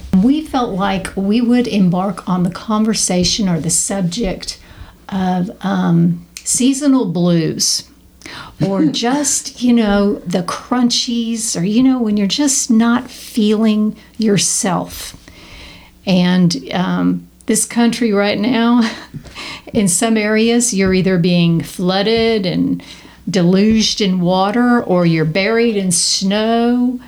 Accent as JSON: {"language": "English", "region": "Texas", "country": "United States", "tie": "born or raised there", "said": "I was raised in Texas and the sun's out all the time."}